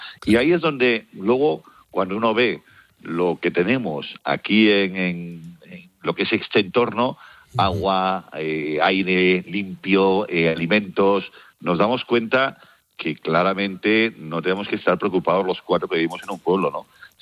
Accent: Galicia, Spain; Y claro, ahí es donde yo les decía, no, estoy en Galicia, en una aldea que ha estado cerrada, deshabitada

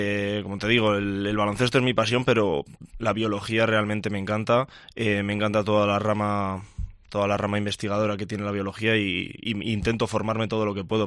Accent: Burgos, Castile and León, Spain; yo soy burgalés, quería volver a mi casa

